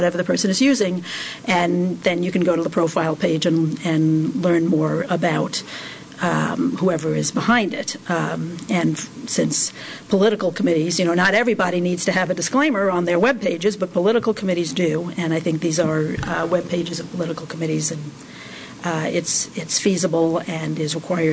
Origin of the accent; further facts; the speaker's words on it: New York, United States; but also that I'm a New Yorker and a mother and a dog lover